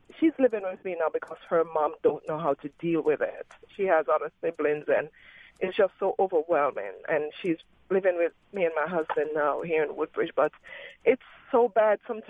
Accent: Jamaica; See, I'm a Jamaican, and I've never seen this before.

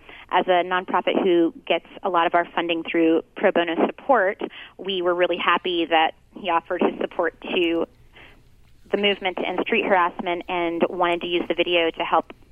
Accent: East Coast, United States; now in Oakland, United States; I'm from the East Coast, but I most recently moved to Oakland

